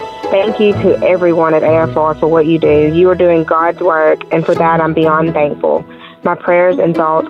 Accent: Brookhaven, Mississippi, United States; I'm from Brookhaven, Mississippi.

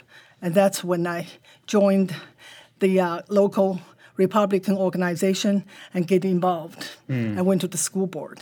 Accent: China; English is a second language; moved away as an adult; now in United States; I grew up in China, and I was six, turning seven, when the Cultural Revolution started. So I spent my entire school years in Cultural Revolution.

